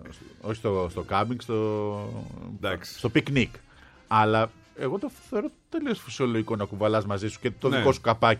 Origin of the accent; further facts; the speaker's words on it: Kavala, Eastern Macedonia and Thrace, Greece; Μα και εμείς έτσι μεγαλώσαμε στην Καβάλα.